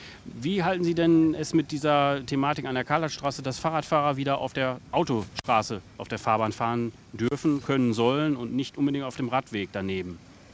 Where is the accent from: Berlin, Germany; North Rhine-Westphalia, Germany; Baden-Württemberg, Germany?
North Rhine-Westphalia, Germany; Gütersloh; Gut, erstens, ich bin in Gütersloh geboren.